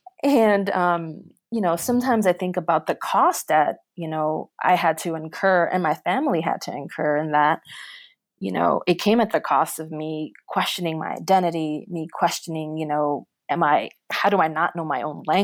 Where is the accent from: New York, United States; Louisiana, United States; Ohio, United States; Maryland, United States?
New York, United States; Bronx; So being born and raised in the South Bronx